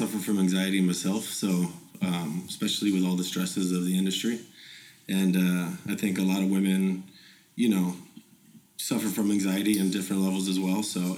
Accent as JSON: {"language": "English", "town": "Sacramento", "region": "California", "country": "United States", "tie": "born or raised there", "also_born_or_lived": "Bay Area", "said": "And so, born and raised in Sacramento, City of Trees. Shout out to City of Trees. And I went to the Bay Area when I was about 20, started doing real estate."}